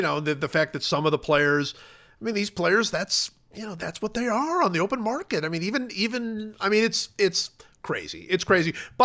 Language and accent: English; Cleveland, Ohio, United States; maybe it's, you know, growing up in Cleveland, just, I just can, when I think of my childhood, I think of these leaves blowing across the road